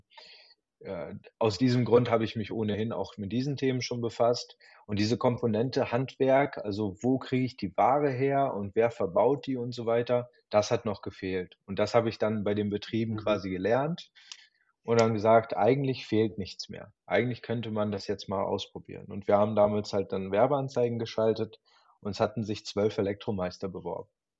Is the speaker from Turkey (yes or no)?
no; Kazakhstan; born there; German is a second language; oder ich komme ja gebürtig aus Kasachstan